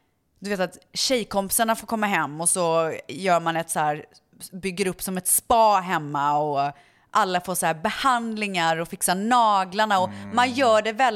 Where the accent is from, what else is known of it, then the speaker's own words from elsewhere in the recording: Viskafors, Västra Götaland County, Sweden; Ja, snöl. Man säger så i Viskafors.